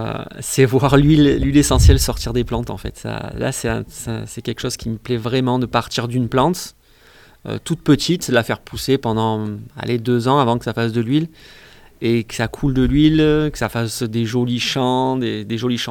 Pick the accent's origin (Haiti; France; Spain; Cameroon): France; Aubenas, Auvergne-Rhône-Alpes; Et on avait une ferme à Lagorce où on est d'Aubenas.